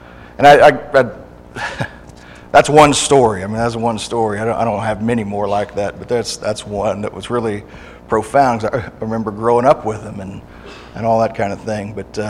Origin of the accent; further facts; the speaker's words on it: Corpus Christi, Texas, United States; When I grew up in Corpus, I had some neighbors